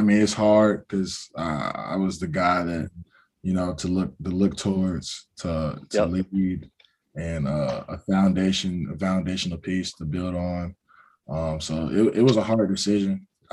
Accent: Durham, North Carolina, United States; always growing up in ACC country. I was born in Durham, North Carolina. So I was born in Duke Hospital.

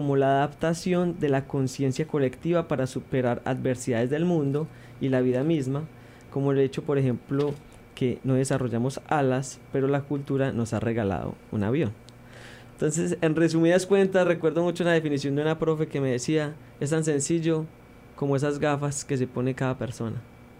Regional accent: Colombia; y lo podemos decir nosotros como migrantes, fue que en mi país, Colombia, que recibimos tanto turismo

